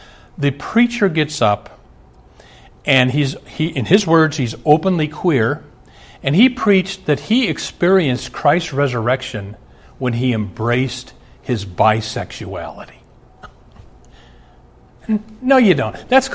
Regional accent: Omaha, Nebraska, United States; I've shared this on the program before, but I'm from Omaha.

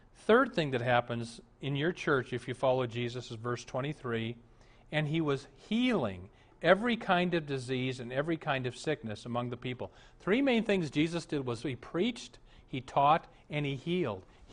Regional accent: Omaha, Nebraska, United States; I praise God for the Lutheran church I grew up in Omaha.

